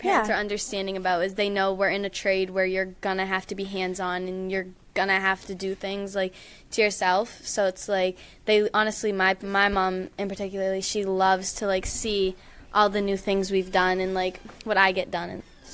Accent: Wareham, Massachusetts, United States; I'm 16 and I'm from Wareham.

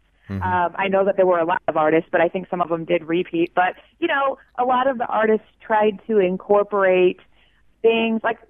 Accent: Carlisle, Illinois, United States; No, I am. I grew up in Carlisle.

